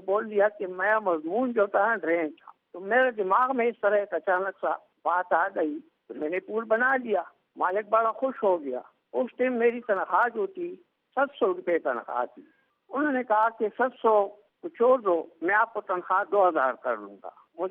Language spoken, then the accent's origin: Urdu; Akora Khattak, Khyber Pakhtunkhwa, Pakistan; born there; 28/12 میں صوبہ سرحد ضلع تحصیل پشاور میں پیدا ہوا. میرا گاؤں کا نام اکوڑا خٹک ادمدئی ہے.